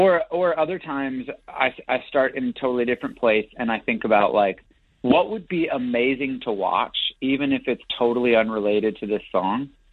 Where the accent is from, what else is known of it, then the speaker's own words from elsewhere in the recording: Canada; now in California, United States; I'm from Canada, but I live in California